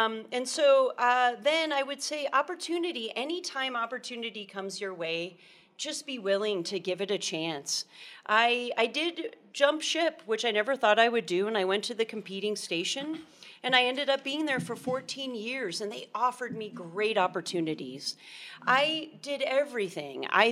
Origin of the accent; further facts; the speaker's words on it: Harrisburg, Pennsylvania, United States; I had done a variety of internships in my hometown of Harrisburg, Pennsylvania, at the ABC affiliate